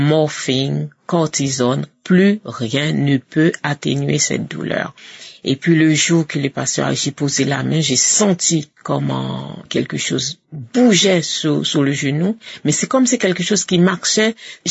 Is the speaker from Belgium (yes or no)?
no; Haiti; now in France; Je suis une Haïtienne qui habite en France.